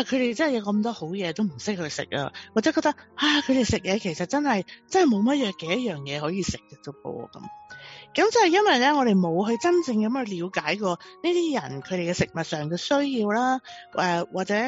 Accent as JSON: {"language": "Cantonese", "country": "China", "said": "好似我哋中國人講嘅，就話太過毒啦，唔食得"}